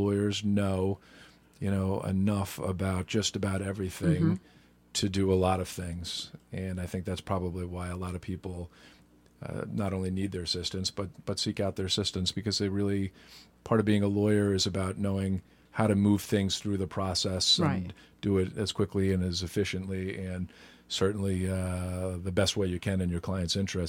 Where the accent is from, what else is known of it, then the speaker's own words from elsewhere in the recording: New York, United States; Well, I grew up in Dutchess County, just outside of Poughkeepsie, which is, you know, roughly an hour and 15 minutes or so north of the city.